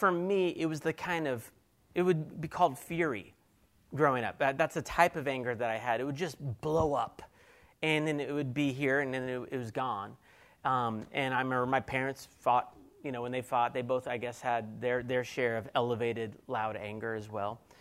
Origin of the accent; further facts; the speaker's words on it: Kansas City, United States; I grew up in Kansas City, and I'm still happy about the Chiefs.